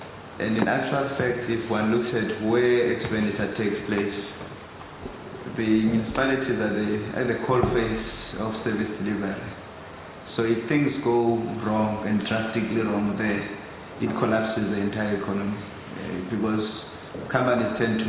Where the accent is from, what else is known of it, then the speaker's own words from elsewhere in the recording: Tholo, Eastern Cape, South Africa; born there; I was born in Tholo in Eastern Cape.